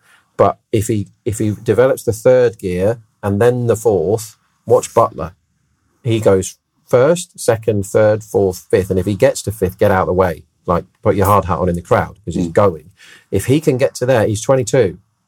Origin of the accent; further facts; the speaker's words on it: England, United Kingdom; I hope so, as an Englishman.